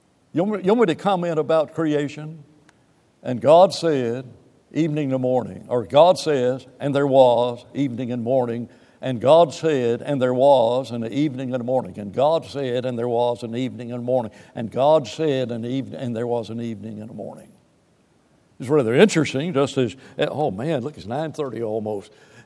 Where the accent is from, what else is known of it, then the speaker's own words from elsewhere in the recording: Huntsville, Alabama, United States; I've talked about growing up in West Huntsville.